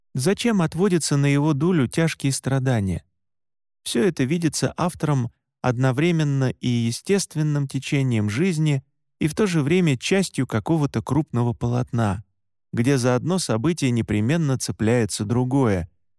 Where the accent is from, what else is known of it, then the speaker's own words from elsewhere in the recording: Siberia, Russia; По мере взросления все больше убеждался в том, что именно поэтому я настоящий сибиряк.